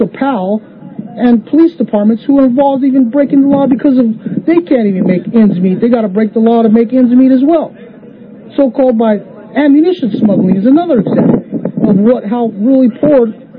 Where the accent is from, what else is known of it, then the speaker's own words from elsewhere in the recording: Salinas, California, United States; And I'm from Salinas, California